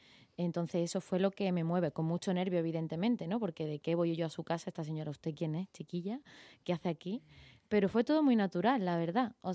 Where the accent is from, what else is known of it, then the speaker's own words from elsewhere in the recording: Los Palacios, Andalusia, Spain; Yo he crecido en Andalucía, yo soy de Los Palacios, de un pueblo de Sevilla, y he crecido escuchando